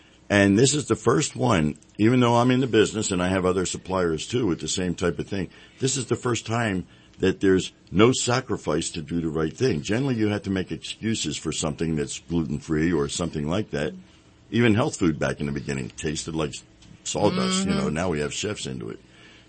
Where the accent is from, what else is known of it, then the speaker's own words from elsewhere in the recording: Philadelphia, Pennsylvania, United States; now in Reading, United States; No, I'm from Philadelphia originally.